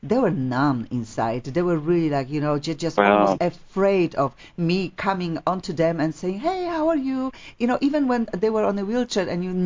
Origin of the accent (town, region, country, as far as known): Poland